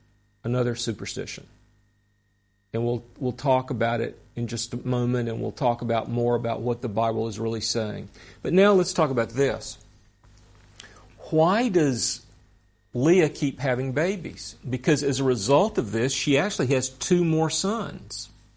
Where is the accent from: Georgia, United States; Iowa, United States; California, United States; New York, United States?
Georgia, United States; Atlanta; I'm from Atlanta, Georgia. The most famous book ever to come out of Atlanta, Georgia is a book called Gone with the Wind.